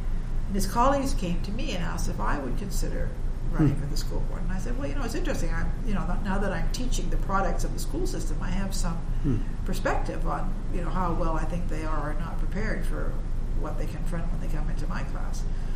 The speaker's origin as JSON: {"language": "English", "region": "British Columbia", "country": "Canada", "tie": "born or raised there", "said": "I was the first Prime Minister born and raised in British Columbia"}